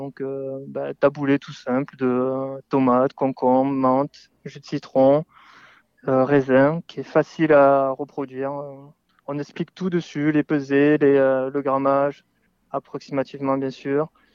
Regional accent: Castres, Occitanie, France; moved away as an adult; also born or lived in England / Switzerland; j'ai fini par l'apprentissage à un brevet professionnel pendant 2 ans chez moi à Castres, à côté de Toulouse. Et à 19 ans, je suis parti juste après l'apprentissage.

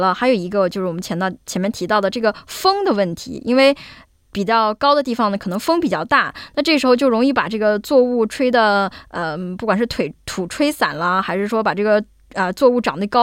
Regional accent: Nanjing, Jiangsu, China; 我是南京的

